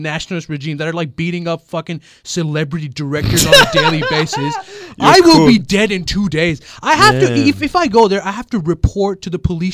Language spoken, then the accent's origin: English; Pakistan; now in Australia; Allowed in their country, first of all, for just being Pakistani.